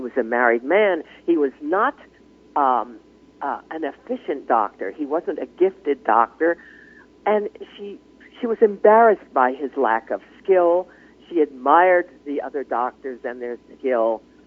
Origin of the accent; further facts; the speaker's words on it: United States; I am a person, a human being. I am an American. I am a citizen, and I have an opinion.